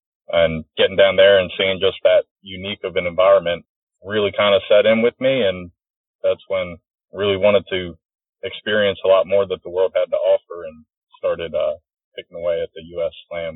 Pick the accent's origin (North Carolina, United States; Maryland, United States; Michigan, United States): Maryland, United States; I'm from Northeast Maryland. Been hunting a variety of stuff pretty much all my life.